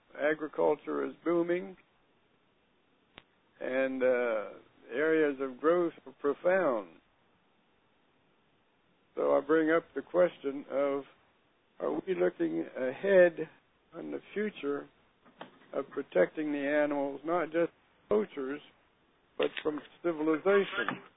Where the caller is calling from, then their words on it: Las Vegas, Nevada, United States; from Las Vegas, Nevada.